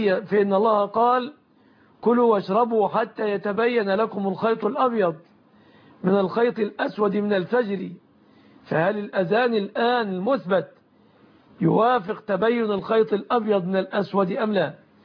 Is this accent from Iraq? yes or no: no; Egypt; بلادنا مصر